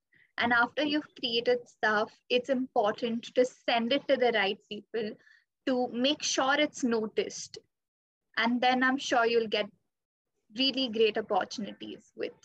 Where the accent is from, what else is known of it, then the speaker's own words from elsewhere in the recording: Mumbai, Maharashtra, India; I don't think there's any other city better than Mumbai in India.